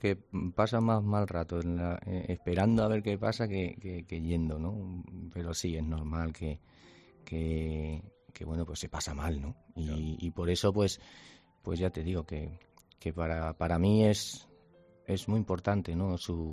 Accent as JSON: {"language": "Spanish", "town": "Valencia", "region": "Valencian Community", "country": "Spain", "tie": "born or raised there", "said": "en mi tierra, en Valencia, donde la tierra que me vio nacer, que me vio tomar la alternativa y que he toreado pues tantas y tantas tardes"}